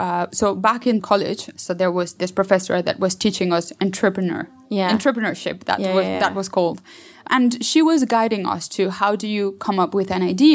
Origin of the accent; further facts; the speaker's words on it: Mexico City, Mexico; English is a second language; So I'm from Mexico City.